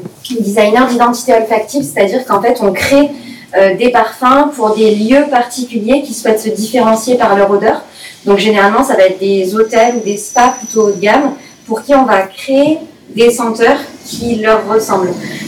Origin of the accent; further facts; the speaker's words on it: Digne-les-Bains, Provence-Alpes-Côte d'Azur, France; Alors, moi je suis née à Digne, j'ai fait toute ma scolarité donc à Digne-les-Bains.